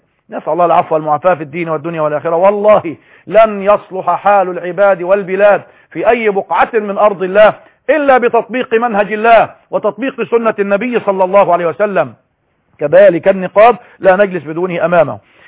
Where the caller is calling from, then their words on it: Palestine; من فلسطين